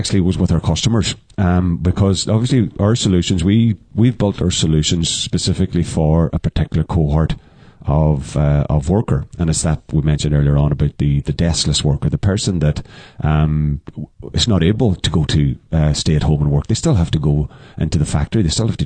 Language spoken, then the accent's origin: English; Castlederg, Northern Ireland, United Kingdom; Do you know what? I'm from Castledarg, so good proud Tyrone man